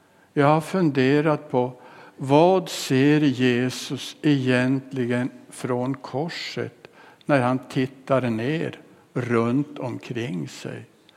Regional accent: Luleå, Norrbotten County, Sweden; now in Karlshamn, Sweden; vi har flyttat från Bökemål och vi bor i Karlshamn nu. Annars kommer jag uppifrån Luleå.

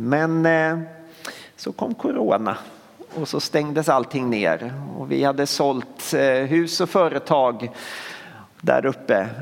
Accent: Jämtland County, Sweden; now in Kronoberg, Sweden; Vi kommer från Jämtland, långt upp i Norrland. Eller ja, egentligen bara halvvägs upp i Sverige. Vi har bott där 14 år utanför Östersund.

